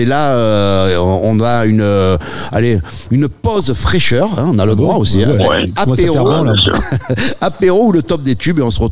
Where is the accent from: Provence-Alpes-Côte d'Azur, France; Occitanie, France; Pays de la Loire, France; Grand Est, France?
Provence-Alpes-Côte d'Azur, France; il y a plus de clubs répertoriés dans les Bouches-du-Rhône que chez nous, dans le Var.